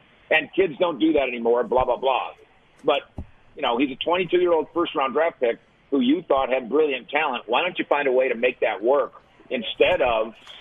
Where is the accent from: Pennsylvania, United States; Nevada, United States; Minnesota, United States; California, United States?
Minnesota, United States; I grew up in Minnesota. When I was a little boy, I didn't like the state of Wisconsin because of the Packers.